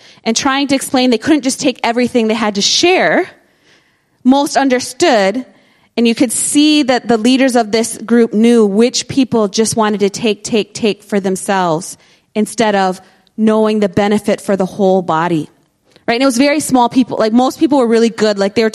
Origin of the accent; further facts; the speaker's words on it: United States; Especially as an American, we're all about our rights.